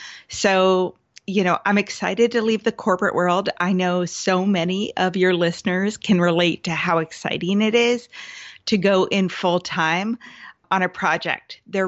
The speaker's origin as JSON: {"language": "English", "town": "Seattle", "region": "Washington", "country": "United States", "said": "And I'm from the Seattle area as well."}